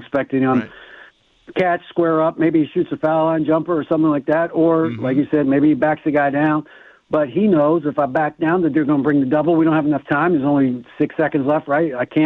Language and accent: English; Baltimore, Maryland, United States; I'm from Baltimore.